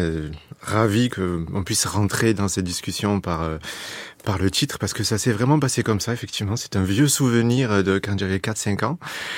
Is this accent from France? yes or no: yes; Provence-Alpes-Côte d'Azur, France; moi, je suis né, j'ai grandi en Camargue, et la Camargue est un lieu tout à fait particulier